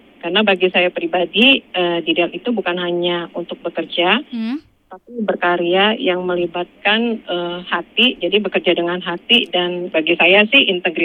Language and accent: Indonesian; Medan, North Sumatra, Indonesia; Yang ada di pikiran saya sebagai anak Medan, ya saya bekerja di Medan.